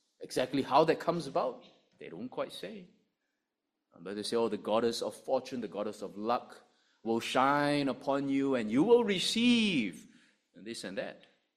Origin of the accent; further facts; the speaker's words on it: Singapore; Okay, I mean, just make conversation, I explained, I'm from Singapore.